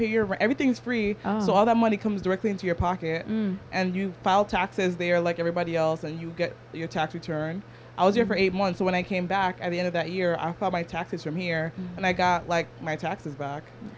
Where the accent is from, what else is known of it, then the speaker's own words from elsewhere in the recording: United States; Exactly, right? Like, I'm from America too.